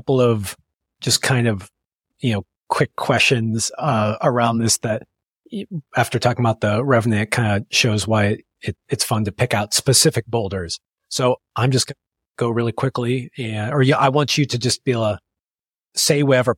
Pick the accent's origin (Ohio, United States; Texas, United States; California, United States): California, United States; We grew up in California where I've done a decent amount of traveling.